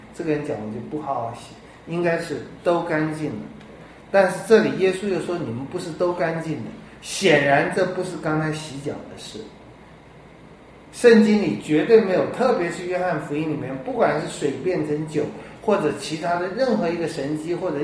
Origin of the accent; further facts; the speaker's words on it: China; 我们中国人有个，我们华人有个好习惯，就是我是觉得是好习惯，就我们睡前洗澡。